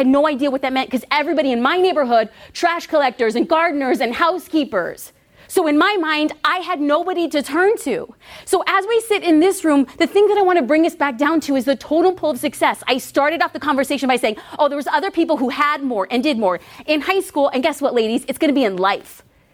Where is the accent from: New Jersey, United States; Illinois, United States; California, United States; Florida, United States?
California, United States; Los Angeles; Well, I'm from California, but I'm an LA girl through and through.